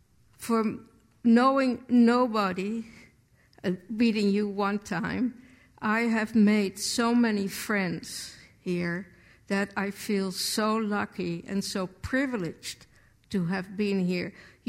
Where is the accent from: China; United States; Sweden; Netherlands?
Netherlands; When I speak or meet people and I say I am from Holland